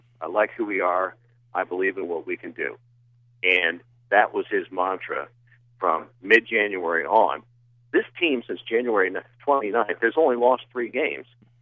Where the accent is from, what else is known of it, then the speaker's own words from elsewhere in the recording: Columbus, Ohio, United States; now in Dayton, United States; I grew up in Columbus. How sweet was it to call my family after the game yesterday?